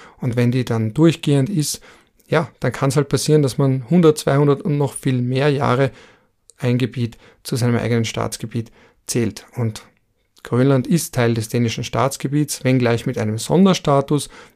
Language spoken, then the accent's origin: German; Austria; so viel kann ich als Österreicher schon sagen